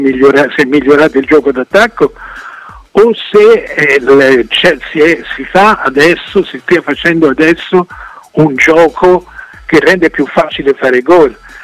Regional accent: Naples, Campania, Italy; Io vengo da Napoli e a Napoli non parlano d'altro

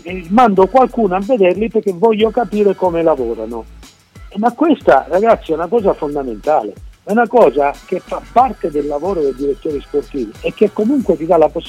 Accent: Palermo, Sicily, Italy; anche se sono palermitano ma sono siciliano

